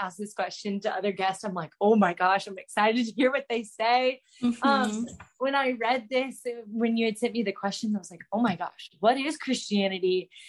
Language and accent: English; Charlotte, North Carolina, United States; I am from Charlotte, North Carolina. Born and raised there, went to Clemson University for undergrad